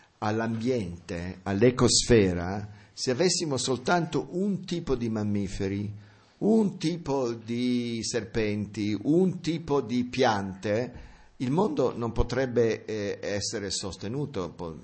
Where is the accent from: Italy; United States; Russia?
United States; Italian is a second language; perché sono anch'io americano come lui